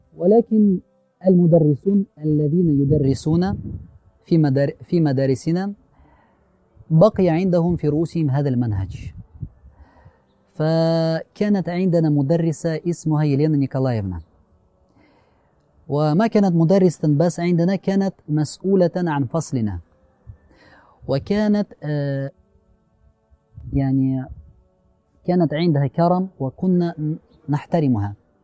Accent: Ulyanovsk, Ulyanovsk Oblast, Russia; Arabic is a second language; also born or lived in Samara; أنا روسي من روسيا، لي 29 سنة. أنا ولدت في مدينة سامارا التي تقع في وسط روسيا، يعني تحت موسكو تقع هذه المدينة، وعشت حياتي في مدينة أوليانوفسك.

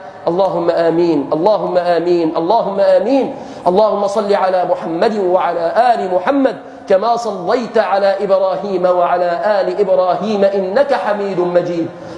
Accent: Egypt; احفظ بلادنا مصر بالإسلام يا رب العالمين.

